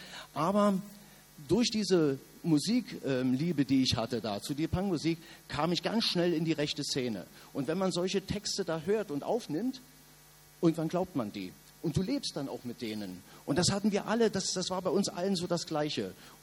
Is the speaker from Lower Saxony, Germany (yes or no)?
no; East Berlin, Berlin, Germany; ich bin in der DDR groß geworden, hier in Ostberlin